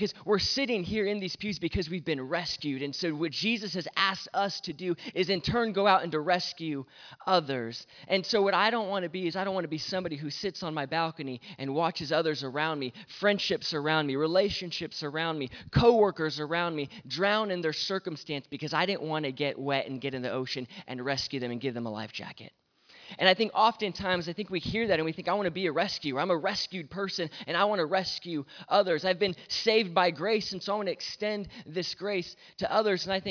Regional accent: United States; accent: American; So if you can understand my American accent, we're going to talk for a few minutes and we're going to get right to this.

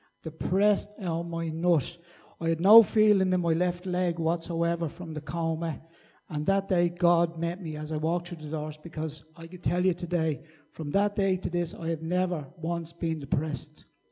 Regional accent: Clondalkin, Leinster, Ireland; But I grew up in Clondalkin, and typical early 70s.

